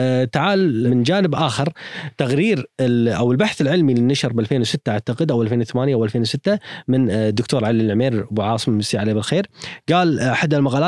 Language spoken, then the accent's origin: Arabic; Kuwait; إيش معنى عندنا بالكويت؟ إيش قاعد يصير؟